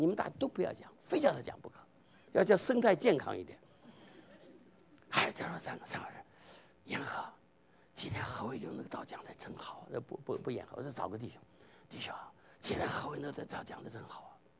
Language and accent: Chinese; southern China, China; 我是个南方人，哎，放糖啊